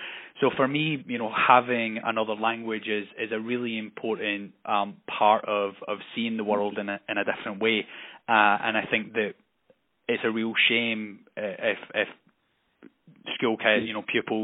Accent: Scotland, United Kingdom; accent: Scottish; now in Birmingham, United Kingdom; just outside Glasgow, but I've been down in Birmingham now. I'll be 8 years in April, but I still have my Scottish accent, so I've not quite yet picked up a Brummie accent yet.

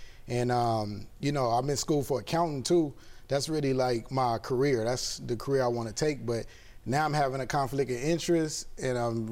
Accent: Compton, California, United States; You know, gang activity. I come from Compton.

